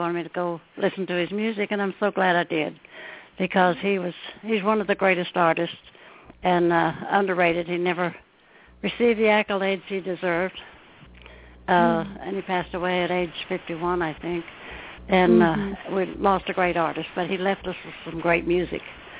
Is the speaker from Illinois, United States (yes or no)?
no; West Plains, Missouri, United States; born there; I was born in the Ozarks in Missouri, in West Plains, Missouri. And as was